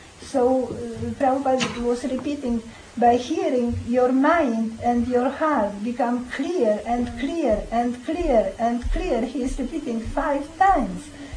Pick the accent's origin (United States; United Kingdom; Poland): Poland; born there; English is a second language; I was born in Poland.